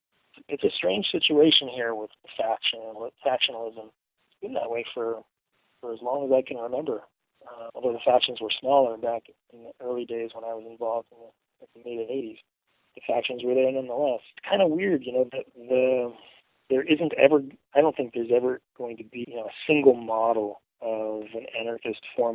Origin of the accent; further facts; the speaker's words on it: West Coast, United States; Maybe that's because I grew up on the West Coast.